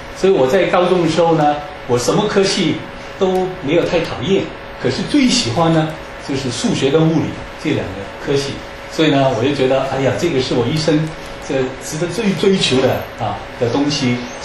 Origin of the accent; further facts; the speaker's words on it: Hong Kong; also born or lived in China; 因为我在大陆出生，4岁到香港，在香港长大的